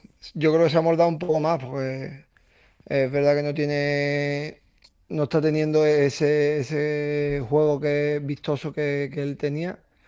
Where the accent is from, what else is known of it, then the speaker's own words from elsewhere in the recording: Seville, Andalusia, Spain; moved away; Yo salí de Andalucía, de Sevilla